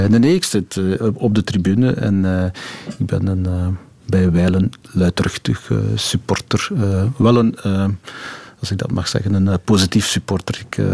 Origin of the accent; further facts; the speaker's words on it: Flanders, Belgium; Goede West-Vlaming.